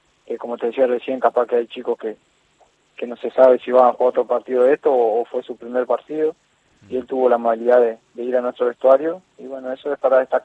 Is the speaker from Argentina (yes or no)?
yes; Santa Silvina, Chaco, Argentina; Yo soy de Santa Silvina, ahora estoy en Resistencia, llegamos acá, obviamente estamos acá en Sarmiento, y bueno, pero yo soy de Santa Silvina, 300 kilómetros acá de la capital.